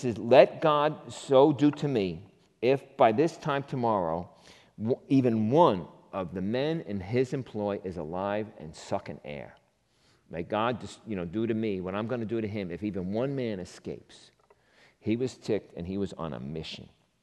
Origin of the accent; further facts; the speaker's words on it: Queens, New York, United States; Now again, I'm from Queens originally, and I'm like, what does that entail?